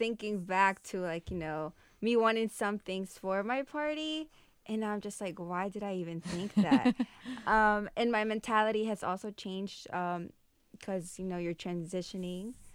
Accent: United States; And me being a American girl born from Mexican parents

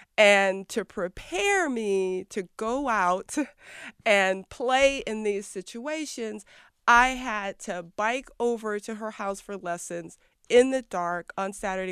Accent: East St. Louis, Illinois, United States; Well, you know, East St. Louis is actually known as a good place to be from, if you know what I mean. When I was growing up there, it was sort of considered the crime capital of the country.

